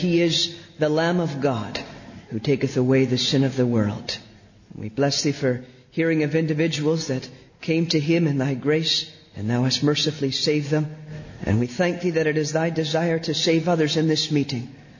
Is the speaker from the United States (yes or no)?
no; Halifax, Nova Scotia, Canada; I am visiting you from Halifax, Nova Scotia, on the east coast of Canada.